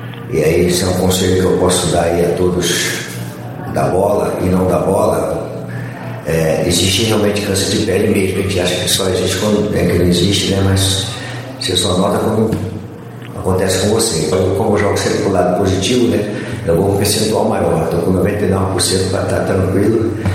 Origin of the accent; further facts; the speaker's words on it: Minas Gerais, Brazil; como eu sou mineirinho, né?